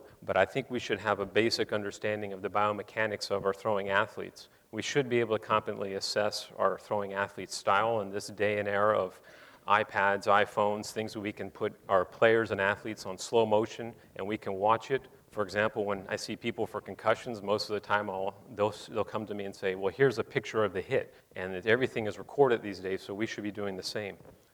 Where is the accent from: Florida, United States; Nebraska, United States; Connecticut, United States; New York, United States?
Florida, United States; I grew up in Florida playing baseball.